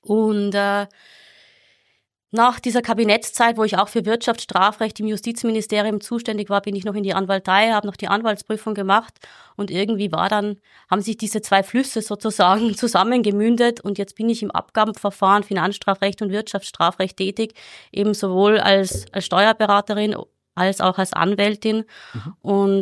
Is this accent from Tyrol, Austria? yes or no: yes; Tyrol, Austria; ich komme aus Tirol ursprünglich